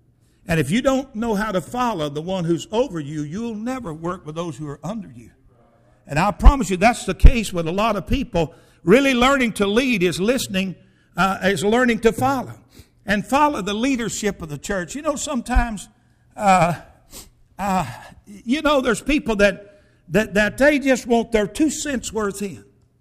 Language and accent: English; Chattanooga, Tennessee, United States; I grew up in Chattanooga. I was a bus kid there at Highland Park.